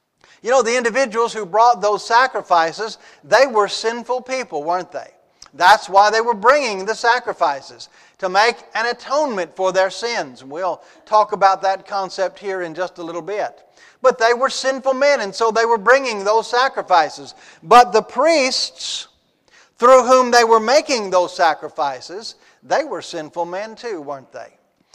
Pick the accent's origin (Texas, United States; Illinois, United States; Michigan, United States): Texas, United States; Humble; I remember when I was just a very young boy growing up in Humble, Texas, my family was a part of the Catholic Church at that point